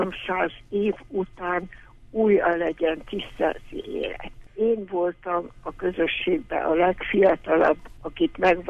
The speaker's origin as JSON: {"language": "Hungarian", "town": "Zirc", "region": "Veszprém County", "country": "Hungary", "tie": "born there", "said": "mivel én zirci születésű vagyok"}